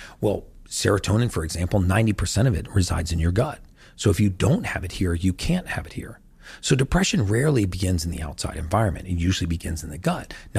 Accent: United States; but I'm from America

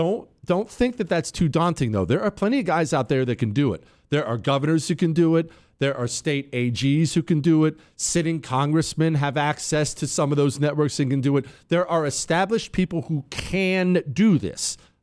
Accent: Mississippi, United States; Jesse, I'm from Mississippi, and we have a GOP Senator Wicker who desperately needs to be primaried out of the Senate.

